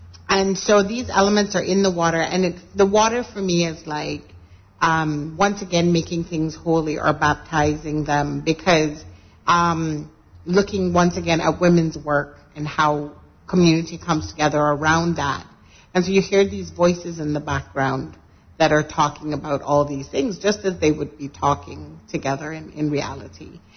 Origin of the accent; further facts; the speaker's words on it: East End, Grand Bahama, Bahamas; since I am technically from East End originally, I can concur. There's a lot of fish eating in East End.